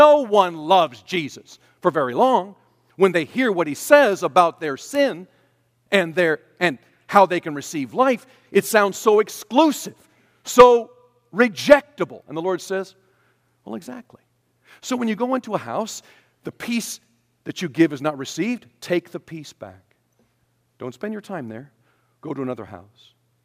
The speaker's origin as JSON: {"language": "English", "country": "Taiwan", "tie": "born or raised there", "said": "We grew up in Taiwan, and he would often go to the mountains where the Aborigines, the Taiwanese, lived."}